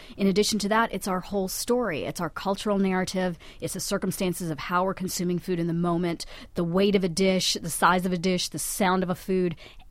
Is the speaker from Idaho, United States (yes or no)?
no; North Carolina, United States; also born or lived in Germany; I was born in Germany. I am of Indian origin, and I was raised in North Carolina.